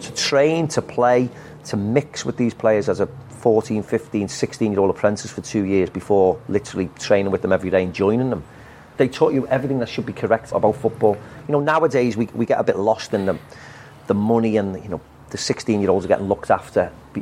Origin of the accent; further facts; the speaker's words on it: Liverpool, North West England, United Kingdom; And I was from Liverpool, so it just rolled off me.